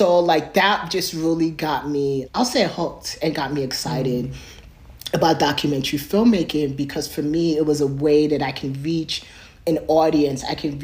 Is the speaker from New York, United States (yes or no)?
yes; New York, United States; accent: New York; also born or lived in Nigeria; Yes, I have a New York accent, that happens. So it's like I have a hybrid identity. I was born in Nigeria and then I got brought to New York.